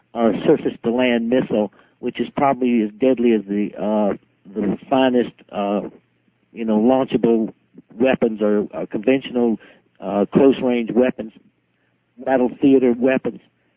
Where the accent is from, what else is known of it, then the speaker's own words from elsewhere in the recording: Aiken, South Carolina, United States; And I was from Aiken, South Carolina, and I had seen enough of the world